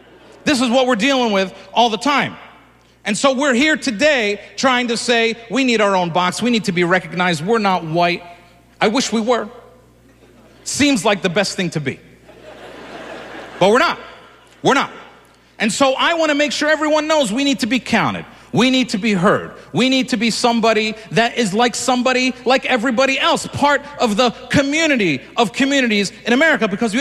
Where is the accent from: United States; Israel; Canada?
United States; Michigan; And I said, I'm from Palestine. That's where I'm from. I'm Palestinian like Jesus. Let me tell you a little bit about where I'm from.